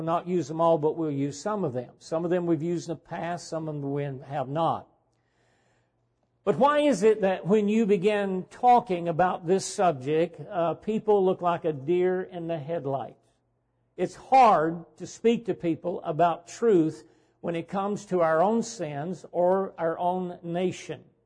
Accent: United States; I focus on America because I love this country. I was born and raised here.

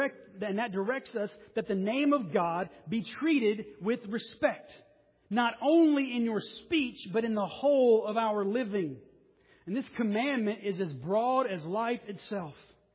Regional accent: the South, United States; Now, growing up in the South

